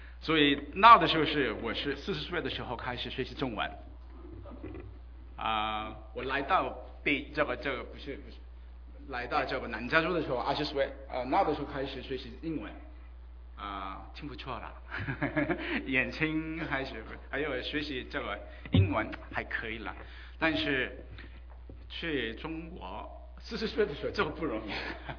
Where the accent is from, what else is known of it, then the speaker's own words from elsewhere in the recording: South Korea; Chinese is a second language; moved away as an adult; also born or lived in Beijing, China / United States; now in Los Angeles, United States; 其实我不算是中国人，但是我在北京生活了超过十年啊，还有两年之前回到洛杉矶，我是韩国出生的，还有在韩国生活了差不多20多年，以后移民到美国，啊，还有在美国生活了20多年。